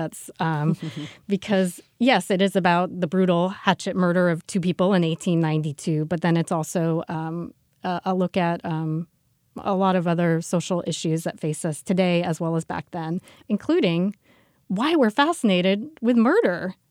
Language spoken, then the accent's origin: English; Vermont, United States; I don't remember, but I grew up in Vermont, and I think because the murders took place in Massachusetts